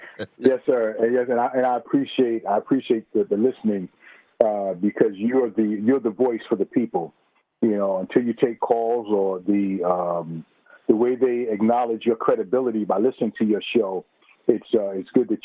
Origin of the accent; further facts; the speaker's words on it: Queens, New York, United States; I'm from Queens.